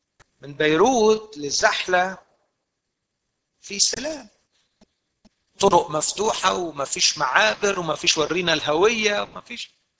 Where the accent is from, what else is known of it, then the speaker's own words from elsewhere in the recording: Egypt; عندنا في مصر دايما هذا الاحساس